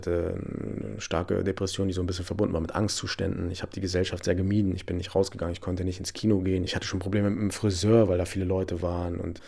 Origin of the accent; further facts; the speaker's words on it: Hildesheim, Lower Saxony, Germany; ich komme ja aus Hildesheim